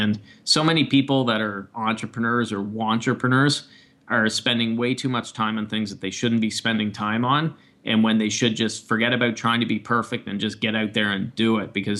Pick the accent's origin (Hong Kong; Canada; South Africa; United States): Canada; but a lot of people don't even know that I'm from Canada.